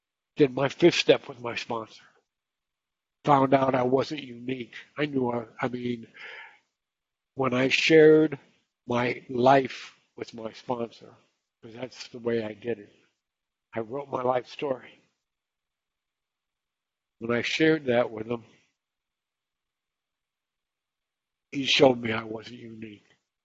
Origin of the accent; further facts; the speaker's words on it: Florida, United States; I'm from Florida. I live in Florida today. I live in the same town that I was born in.